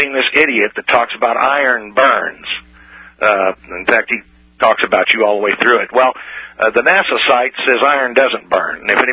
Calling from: Indiana, United States

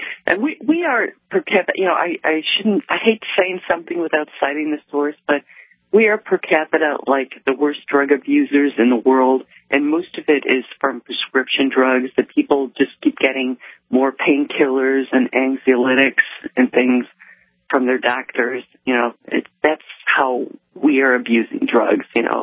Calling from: Ithaca, New York, United States; I'm calling from Ithaca.

